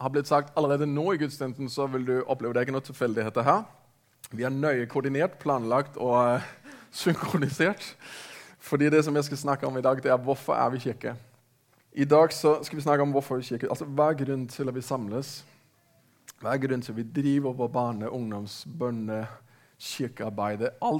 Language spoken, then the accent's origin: Norwegian; Denmark; Norwegian is a second language; now in Norway; Men jeg kommer altså fra Danmark og har bodd i Norge i en snart 20 år